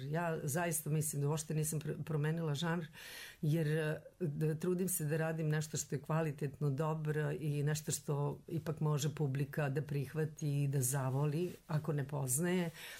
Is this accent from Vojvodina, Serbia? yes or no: no; Niš, Nišava District, Serbia; redom Niš, moj rodni grad u Tvrđavi koji me je primio fantastično